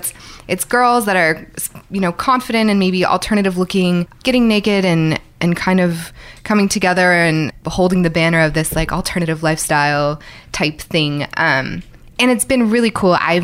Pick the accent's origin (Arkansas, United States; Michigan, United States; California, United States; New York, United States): California, United States; I grew up in the Bay Area. So